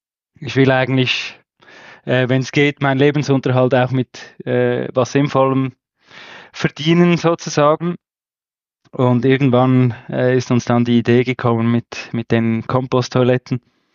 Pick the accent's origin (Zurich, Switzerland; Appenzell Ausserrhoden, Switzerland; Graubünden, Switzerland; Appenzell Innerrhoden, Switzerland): Zurich, Switzerland; Ich bin aus der Schweiz, aus Zürich.